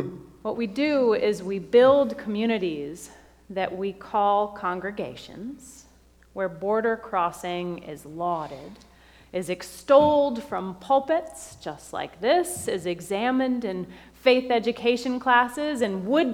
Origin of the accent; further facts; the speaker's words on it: Connecticut, United States; moved away as an adult; So after 18 years in New England, I grew up in Connecticut, I chose a college in Tennessee.